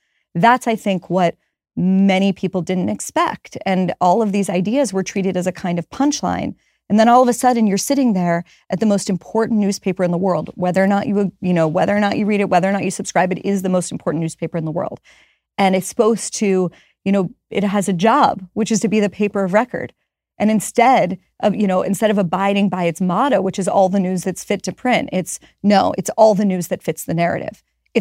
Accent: Pittsburgh, Pennsylvania, United States; Because I'm from Pittsburgh

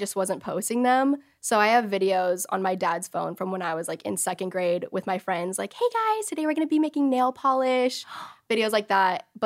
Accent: Texas, United States; Okay, so I grew up in Texas all my life in the same city, same house

